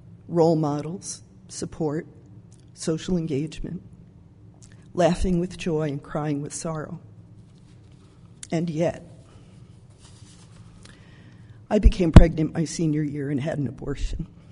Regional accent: New Jersey, United States; You remember I grew up in New Jersey.

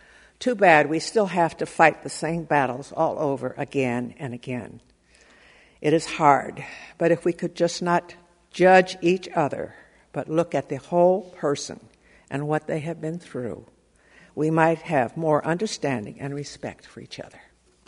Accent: Mexico; Growing up in Mexico, the people were warm and caring, deeply religious, and mostly very poor.

